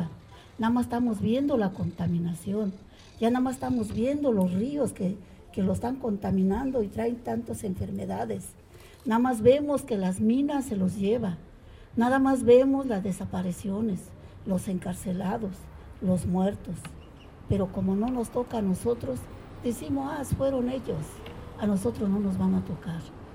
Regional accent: State of Mexico, Mexico; now in Mexico City, Mexico; Yo vengo del Estado de México, resido en la Ciudad de México, que luego nos dice que somos migrante, pero nadie es migrante. Somos mexicanos

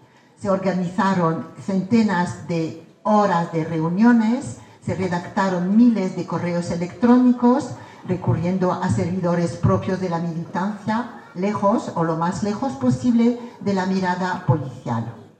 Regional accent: France; en especial desde Francia, de donde vengo

